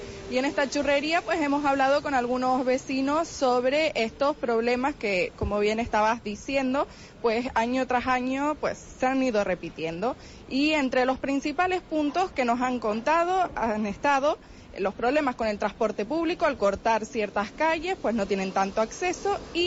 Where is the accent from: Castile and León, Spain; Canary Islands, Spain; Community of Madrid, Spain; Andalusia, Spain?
Canary Islands, Spain; uno como buen canario tiene que cumplir